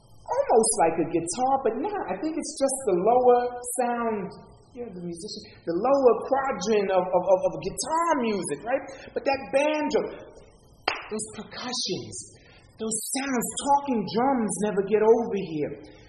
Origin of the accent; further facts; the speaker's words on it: Manhattan, New York, United States; I'm from Manhattan Island, and they sure enough had Africans building the canal on Canal Street